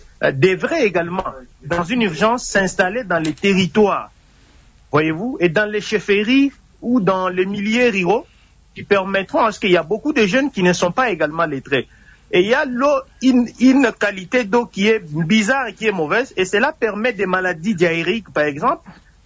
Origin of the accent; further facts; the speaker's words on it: Tshilenge, Kasaï-Oriental, DR Congo; now in Lubumbashi, Congo; pour permettre que chez moi, à Tshilenge, à Ilitouri